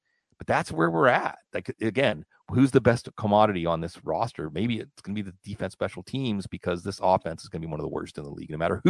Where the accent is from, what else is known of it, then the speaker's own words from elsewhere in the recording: Pittsburgh, Pennsylvania, United States; So, I grew up in Pittsburgh, where I think the key to getting Pittsburghese is just like you're chewing gum